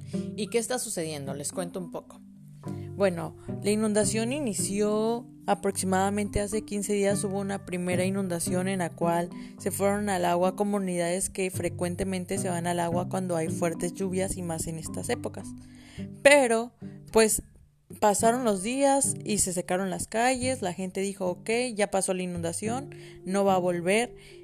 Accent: Tabasco, Mexico; No sé si saben que yo soy tabasqueña, 100% tabasqueña, y amo ser tabasqueña

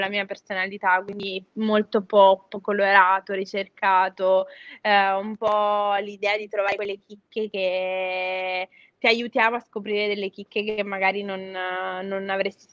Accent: Naples, Campania, Italy; now in Milan, Italy; io comunque cerco sempre di supportare la mia terra in qualche modo, no? Perché nonostante io viva da tantissimi anni a Milano, per me Napoli è anche una città molto importante

